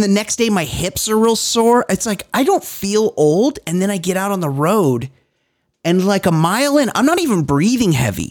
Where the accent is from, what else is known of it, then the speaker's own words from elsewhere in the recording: Minnesota, United States; That demented dentist is from Minnesota, and I usually like to stick up for my home state.